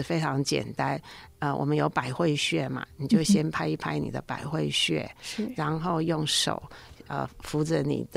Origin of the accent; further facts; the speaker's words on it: Hualien, Hualien County, Taiwan; 我们花莲人嘛，刚开始嘛哈、我们习惯了